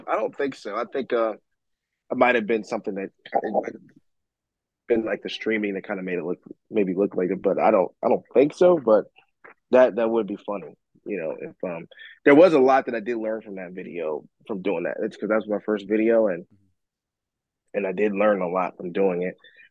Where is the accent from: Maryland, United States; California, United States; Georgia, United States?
Maryland, United States; Dundalk; I'm from Baltimore, Maryland, and he's from the same town I'm from. I'm from a little town called Dundalk, but I'm from the Turner Station part of Dundalk